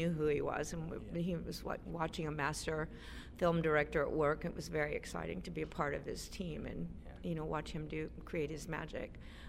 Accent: Texas, United States; And I said, yes, I'm from Texas.

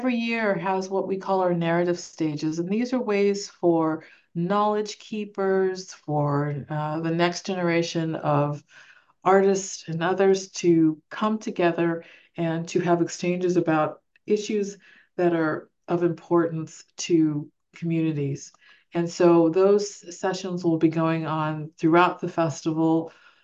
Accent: California, United States; and they're from my home state of California.

